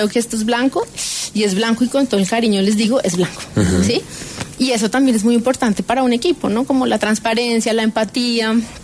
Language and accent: Spanish; Colombia; entender el contexto colombiano, entender las motivaciones de nosotros como colombianos